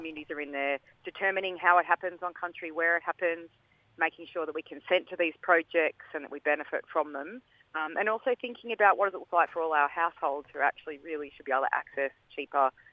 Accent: Victoria, Australia; I'm from Victoria, Yorta Yorta Mob.

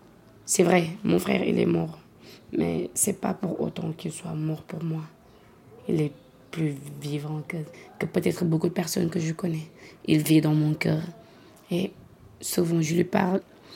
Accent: Senegal; je suis sénégalaise de nationalité

